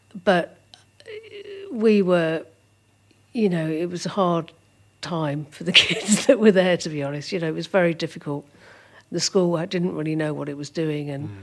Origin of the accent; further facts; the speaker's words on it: Doddinghurst, East of England, United Kingdom; also born or lived in Ilford; We moved to Essex. It's further out into Essex, into a place called Doddinghurst.